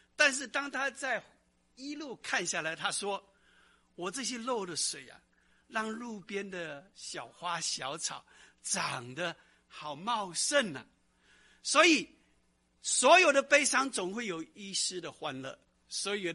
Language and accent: Chinese; China; 虽然我们中国人说鲤鱼跃龙门，但是我们是鲑鱼逆流而上